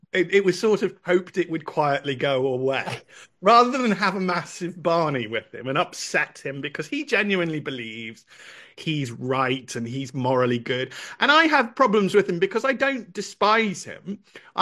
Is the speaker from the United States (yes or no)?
no; West Midlands, United Kingdom; And I'm a boy from Worcestershire.